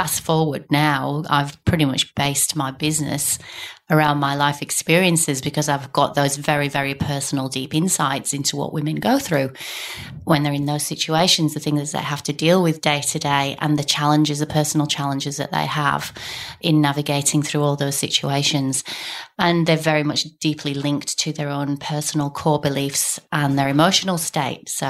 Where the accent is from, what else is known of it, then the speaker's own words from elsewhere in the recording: Yorkshire and the Humber, United Kingdom; moved away as an adult; now in Australia; You can tell from my accent, I'm from the UK, from the north of England, Yorkshire.